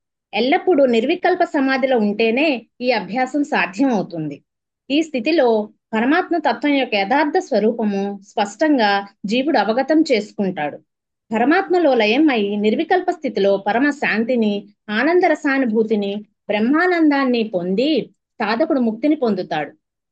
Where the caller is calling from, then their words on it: Ahmedabad, Gujarat, India; నేను గుజరాత్ అహ్మదాబాద్ నుండి మాట్లాడుతున్నాను.